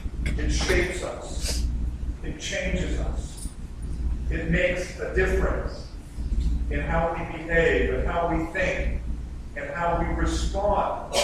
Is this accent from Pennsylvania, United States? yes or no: yes; Pittsburgh, Pennsylvania, United States; because he was from Pittsburgh, and I'm from Pittsburgh.